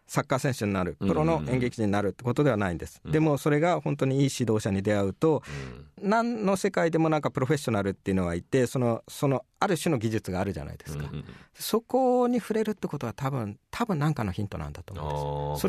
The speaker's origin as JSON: {"language": "Japanese", "region": "Tokyo", "country": "Japan", "tie": "born or raised there", "said": "まあ、僕は東京生まれの東京育ちですけど、商店街の中で育ったんで"}